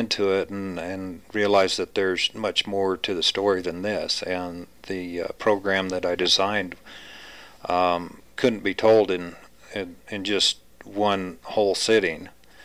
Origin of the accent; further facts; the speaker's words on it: Big Piney, Wyoming, United States; I love this area of Wyoming.